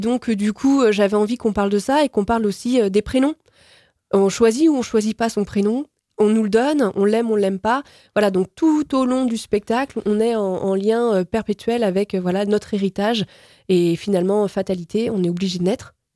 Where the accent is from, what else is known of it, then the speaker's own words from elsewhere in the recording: Fontenay-le-Comte, Pays de la Loire, France; oui, voilà, c'est parce qu'on est de Fontenay-le-Comte